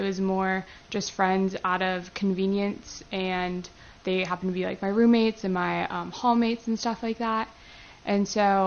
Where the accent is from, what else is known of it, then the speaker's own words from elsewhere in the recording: Virginia, United States; Northern Virginia, so outside of D.C.